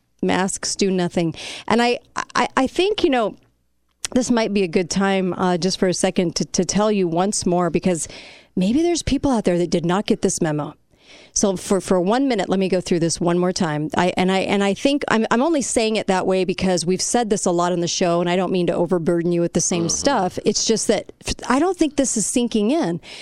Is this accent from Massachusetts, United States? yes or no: no; California, United States; I'm not California from whence I came. Okay, I was born in California. I grew up in California, but I did not take California with me here.